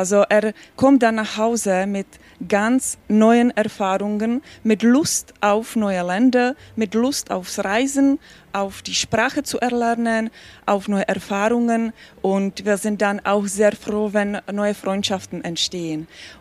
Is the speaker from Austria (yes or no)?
no; Czechia; German is a second language; aus Tschechien